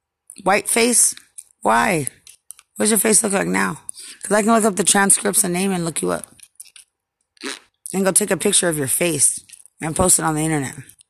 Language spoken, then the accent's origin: English; Lubbock, Texas, United States; I'm from Lubbock, but you came from San Antonio.